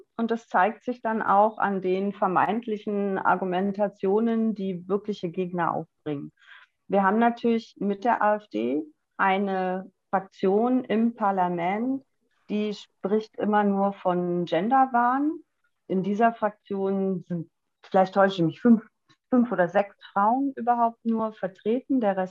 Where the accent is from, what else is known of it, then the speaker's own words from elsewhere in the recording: Berlin, Germany; now in Nuremberg, Germany; ich lebe seit Nürnberg seit etwas mehr als 30 Jahren. Ich bin eigentlich Berlinerin, bin vor etwas mehr als 30 Jahren nach Nürnberg gegangen, der Liebe wegen.